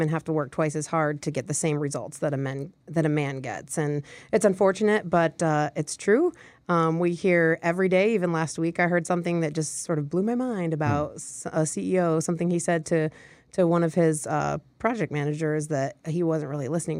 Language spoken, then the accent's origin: English; Michigan, United States; accent: American; I don't think I have an accent. I was raised in Michigan, so some people in Indiana think I have an accent, and I'm like, I don't hear it.